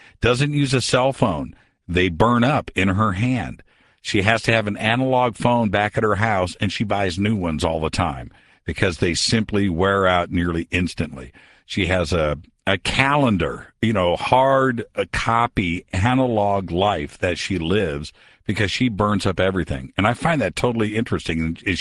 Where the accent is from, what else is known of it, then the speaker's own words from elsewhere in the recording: Waukegan, Illinois, United States; born there; So am I. Great Lakes Naval Station. I was born up in Waukegan.